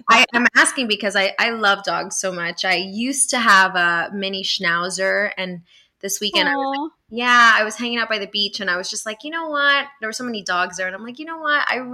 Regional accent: Miami, Florida, United States; moved away as an adult; now in Los Angeles, United States; Like, so I'm originally from Miami, Florida.

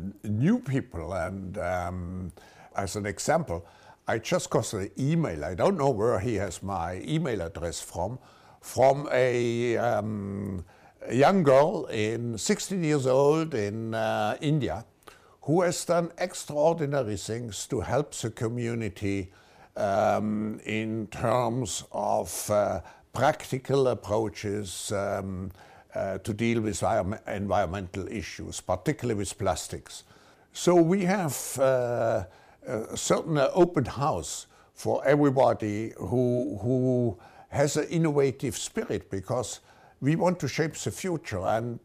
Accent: Germany; I grew up in a middle-sized town just north of Switzerland, in Germany, and I actually experience still the horrors of World War II.

